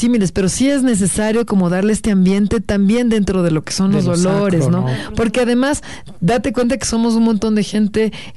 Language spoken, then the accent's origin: Spanish; Quito, Pichincha, Ecuador; No, pues soy quiteña y súper contenta.